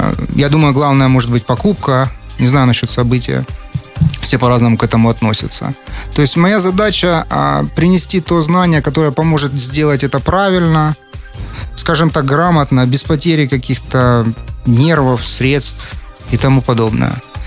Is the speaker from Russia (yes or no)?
yes; Rostov-on-Don, Rostov Oblast, Russia; moved away as an adult; now in United States; Я родом из Ростова-на-Дону. Приехал в США в 1998 году.